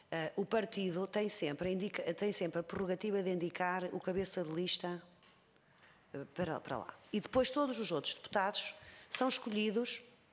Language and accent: Portuguese; Águeda, Aveiro, Portugal; Eu sou de Águeda, sou eleita por Aveiro.